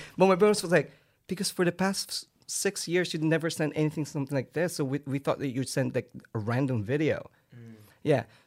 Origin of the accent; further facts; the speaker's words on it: Philippines; I feel like I grew up in the Philippines where my parents always wants us to study.